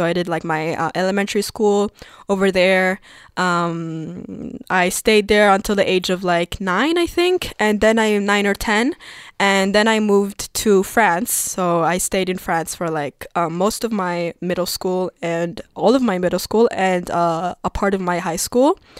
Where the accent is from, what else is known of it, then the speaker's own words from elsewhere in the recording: Qatar; born there; English is a second language; I was born in Qatar. For all of you who are listening, Qatar is, I'm sure you guys know where it is, but for those who don't, it's basically in the Gulf, next to Dubai